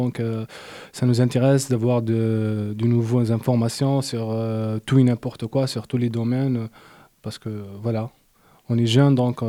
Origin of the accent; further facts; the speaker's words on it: Algeria; French is a second language; moved away as an adult; now in France; je suis d'Algérie, j'ai 23 ans et je suis un étudiant ici à Paul Valéry. Ben, j'ai presque 6 mois que je suis ici en France, je suis venu à travers le programme de Campus France.